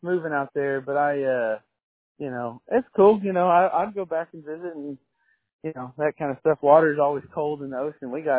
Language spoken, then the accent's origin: English; Texas, United States; I mean, I'm from Texas, born and raised